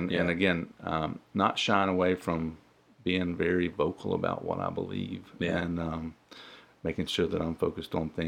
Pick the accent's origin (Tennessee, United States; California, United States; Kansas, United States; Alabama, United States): Alabama, United States; Gadsden; in Gadsden, so we're both from Gadsden.